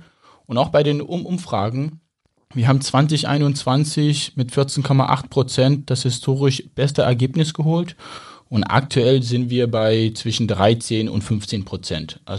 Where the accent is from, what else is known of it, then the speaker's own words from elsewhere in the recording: Saxony, Germany; Ich bin ja hier groß geworden in Sachsen.